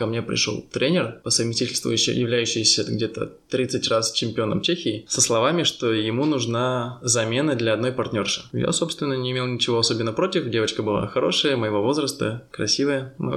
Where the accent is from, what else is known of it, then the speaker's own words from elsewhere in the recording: Yekaterinburg, Sverdlovsk Oblast, Russia; moved away as an adult; now in Prague, Czechia; Я из Екатеринбурга. Приехал я в Прагу в 18 лет, как и, собственно, многие студенты сюда, без каких-то особых целей даже.